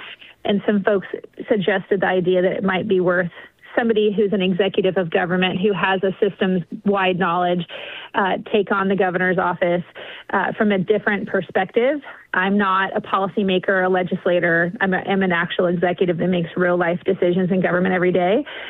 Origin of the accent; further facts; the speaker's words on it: Eugene, Oregon, United States; born there; Yeah, so I was born in Eugene, and my parents were married, and then they divorced when I was real young.